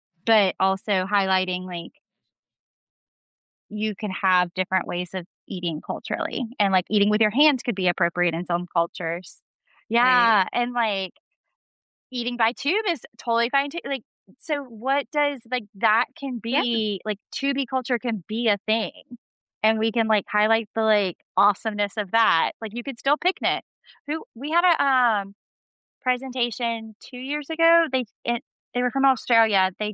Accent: Louisiana, United States; And in my head, I'm like, yes, finally, as a Cajun, feeding is so different. And so crawfish season is such a big deal.

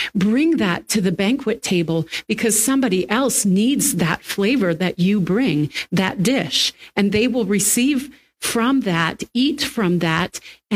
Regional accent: United States; there was a man that was very upset that I was there because I was from the United States.

